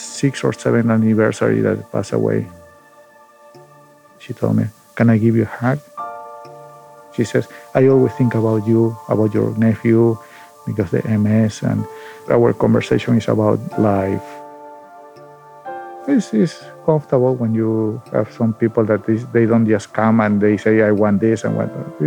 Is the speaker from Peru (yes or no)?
yes; Peru; I'm originally from Peru. I worked here in the store, Paper Plus, for about 20 years.